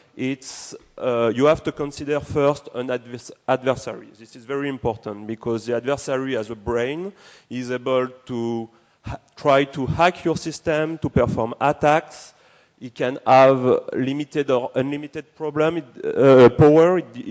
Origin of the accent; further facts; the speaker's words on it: Lille, Hauts-de-France, France; I'm from France, Lille, north of France.